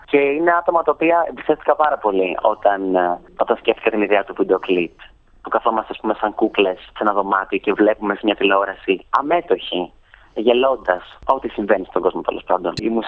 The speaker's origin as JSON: {"language": "Greek", "region": "Crete", "country": "Greece", "said": "Κατάγομαι από την Κρήτη, είμαι 20 χρονών"}